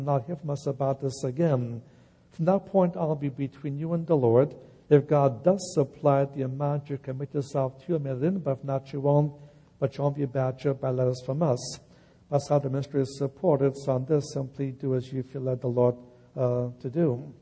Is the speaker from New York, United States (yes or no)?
yes; Brooklyn, New York, United States; So I grew up in the Jewish neighborhood in New York, the Brooklyn section of New York.